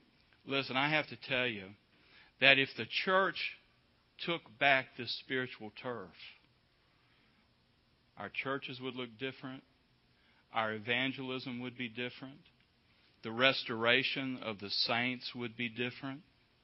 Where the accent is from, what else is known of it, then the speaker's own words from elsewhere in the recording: Alabama, United States; Good evening, people. I'm from Alabama, so if you need an interpreter, just let me know.